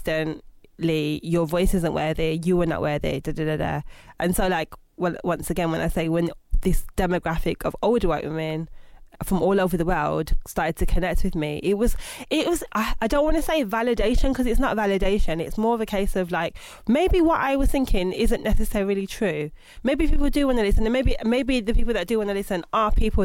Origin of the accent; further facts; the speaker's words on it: Birmingham, West Midlands, United Kingdom; I'm originally from Birmingham. Born in 1986, hold tight, the 80s babies.